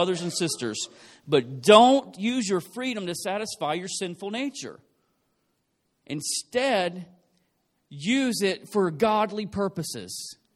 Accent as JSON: {"language": "English", "region": "the South", "country": "United States", "said": "I'm from the South in the U.S., you know, and we eat everything is fried or full of sugar."}